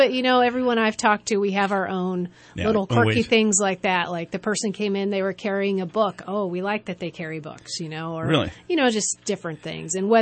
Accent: California, United States; also born or lived in Alaska / Nebraska; I was raised in the military family in the Air Force, so we moved all over the United States, lived in Alaska, Nebraska, on the East Coast. We ended up here in California when I was about 11 years

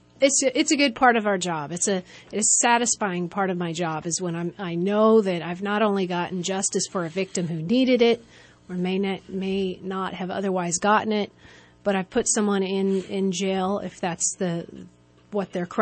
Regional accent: California, United States; also born or lived in Alaska / Nebraska; I was raised in the military family in the Air Force, so we moved all over the United States, lived in Alaska, Nebraska, on the East Coast. We ended up here in California when I was about 11 years

